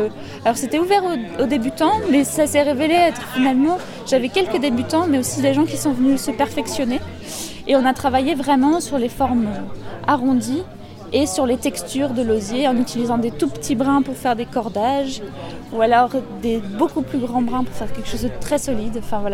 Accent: Bourgogne-Franche-Comté, France; Alors moi, je viens de Bourgogne, en France.

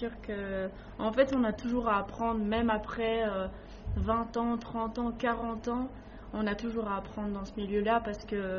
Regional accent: Herbemont, Wallonia, Belgium; J'ai 21 ans et je viens de Herbemont.

